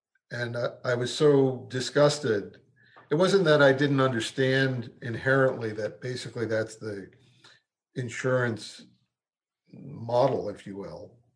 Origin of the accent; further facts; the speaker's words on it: New York City, New York, United States; I grew up in New York. I'm a Jewish kid from Brooklyn.